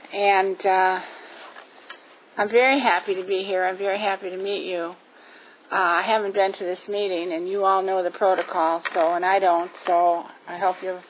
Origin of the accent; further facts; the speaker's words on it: Michigan, United States; born there; accent: Midwestern; I was born in Michigan. You probably hear that, and I apologize for that. But I don't hear it. My kids say that they can hear the Midwestern twang.